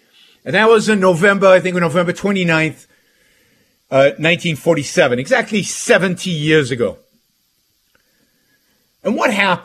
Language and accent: English; Jerusalem, Jerusalem District, Israel; moved away; I'm from Jerusalem. I was born in Jerusalem. I know Jerusalem fairly well.